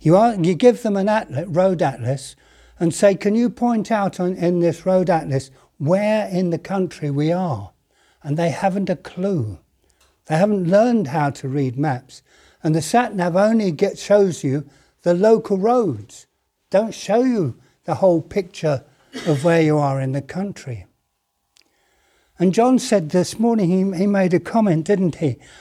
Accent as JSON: {"language": "English", "town": "Harrow", "region": "London", "country": "United Kingdom", "tie": "born or raised there", "said": "I was brought up in Harrow. It was where I was born, and I was I lived there through my childhood and young youth age and into my adulthood until I got married"}